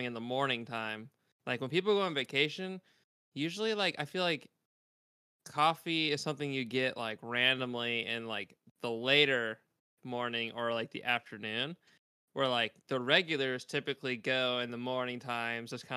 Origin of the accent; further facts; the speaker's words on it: Texas, United States; I'm from Texas.